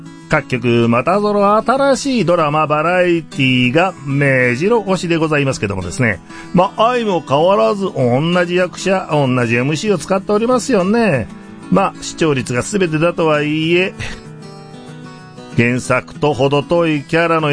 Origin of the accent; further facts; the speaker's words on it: Gifu, Japan; 私のふるさとの岐阜県のですね、